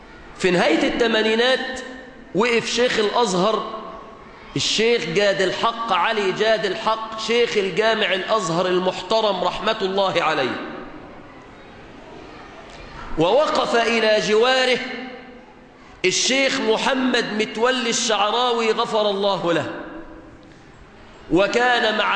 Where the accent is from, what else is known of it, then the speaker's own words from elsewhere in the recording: Mansoura, Dakahlia, Egypt; كان منهم بلدتنا المنصورة